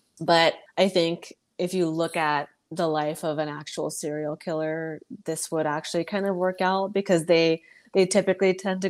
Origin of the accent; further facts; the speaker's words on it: Miami, Florida, United States; I don't know if it's because I'm from Miami and I just wanted to watch something that was based in Miami